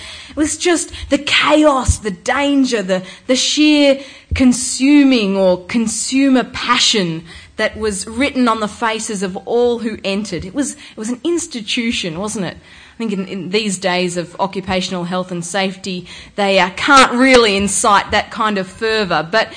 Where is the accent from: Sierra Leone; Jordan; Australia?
Australia; Melbourne, Victoria; Well, growing up in Melbourne, no summer holidays were complete without the footage on the TV news